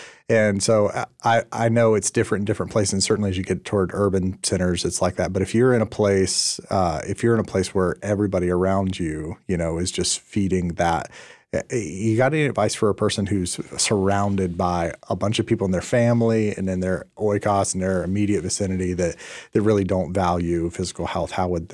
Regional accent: the South, United States; If you're in the South, and there may be some other areas, I grew up in the South, and there's a culture in the South that actually

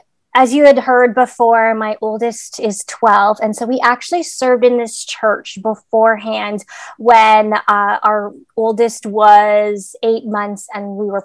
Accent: Canada; I was born and raised in Canada, but have lived pretty much all over the world

